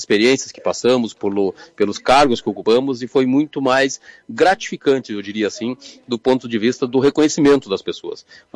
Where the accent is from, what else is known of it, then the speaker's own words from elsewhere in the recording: Lagoa Vermelha, Rio Grande do Sul, Brazil; aqui na minha querida Lagoa Vermelha, que é a minha terra, onde eu tenho orgulho de manter meu título até hoje.